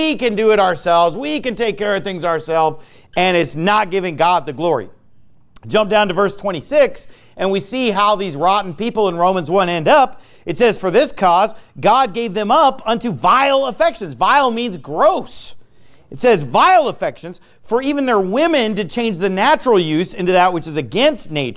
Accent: Sacramento, California, United States; It's always good to be back in Sacramento, my hometown. I was born and raised here.

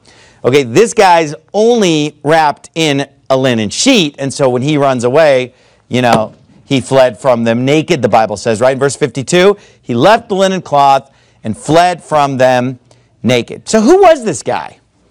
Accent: California, United States; I grew up seeing them in California.

